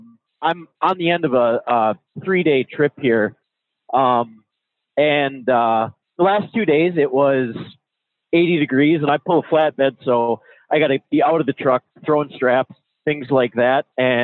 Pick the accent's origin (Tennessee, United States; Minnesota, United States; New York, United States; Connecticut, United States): Minnesota, United States; Yeah, I am from Minnesota.